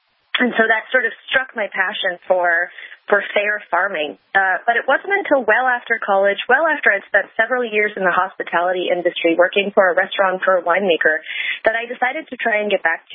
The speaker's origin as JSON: {"language": "English", "town": "New York City", "region": "New York", "country": "United States", "tie": "born or raised there", "said": "I grew up here in New York City in a two-bedroom apartment that I shared with my parents and my sister and my dad's small business."}